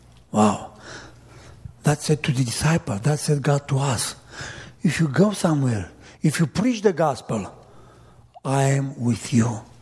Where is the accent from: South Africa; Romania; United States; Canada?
Romania; English is a second language; When I came in the church, for me, no words in English. Just … from Romania. That is all, you know.